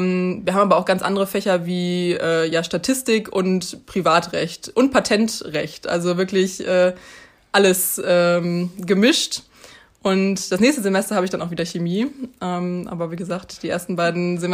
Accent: Münster, North Rhine-Westphalia, Germany; Aber ich komme eben aus Münster und fand es irgendwie auch ganz interessant, nochmal eine neue Stadt kennenzulernen.

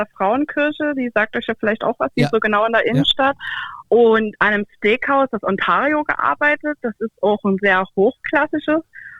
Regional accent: Dresden, Saxony, Germany; born there

